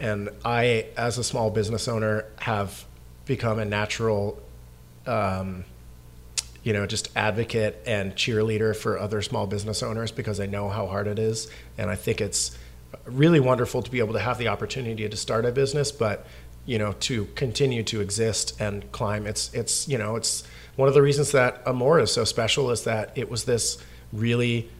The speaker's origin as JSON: {"language": "English", "country": "Canada", "moved": "yes", "lives_now": "United States", "said": "I'm an immigrant from Canada"}